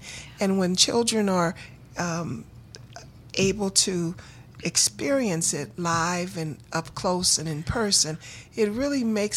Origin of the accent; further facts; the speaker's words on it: Gary, Indiana, United States; I mean, I was raised and born in Gary, Indiana, in which case it was a lot of clubs back in the day.